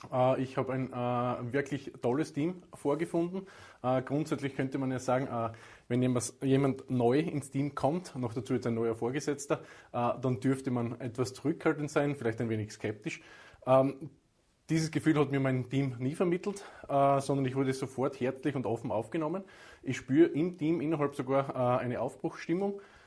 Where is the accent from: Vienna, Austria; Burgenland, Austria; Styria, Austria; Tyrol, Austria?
Styria, Austria; born there; now in Wolfsberg, Austria; Jetzt bin ich gebürtiger Steirer, ich lebe in Wolfsberg